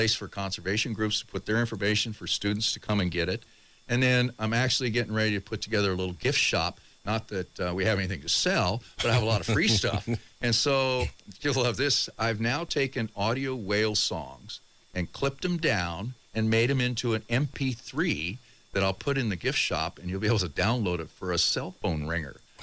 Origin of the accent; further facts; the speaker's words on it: San Diego, California, United States; I grew up in San Diego and went to the beach all the time